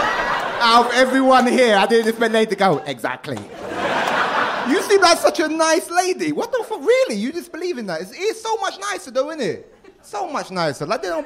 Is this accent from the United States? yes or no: no; England, United Kingdom; Yeah, I'm from England.